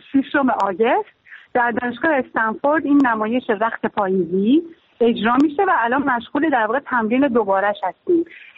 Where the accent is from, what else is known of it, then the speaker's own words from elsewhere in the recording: Iran; moved away; خیلی دلشکسته و اینا از ایران اومدم بیرون.